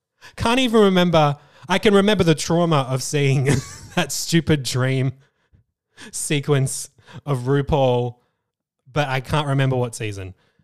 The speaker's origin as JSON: {"language": "English", "town": "Leeds", "region": "Yorkshire and the Humber", "country": "United Kingdom", "said": "Does she? Do they not know I'm from Leeds?"}